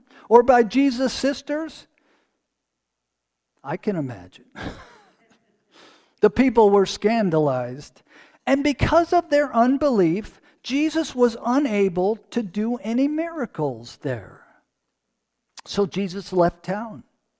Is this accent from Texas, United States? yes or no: no; Detroit, Michigan, United States; I can imagine hearing some of the same if I went back to preach in my hometown suburb of Detroit.